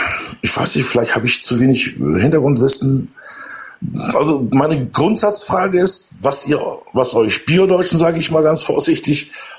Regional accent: Turkey; now in Germany; also ich bin auch Türke, habe einen deutschen Pass.

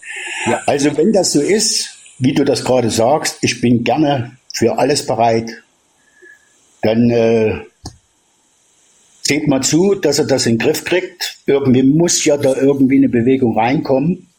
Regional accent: Germany; also ich bin nun mal von Deutschland, ich bin Deutscher und ich mag das Land, ja.

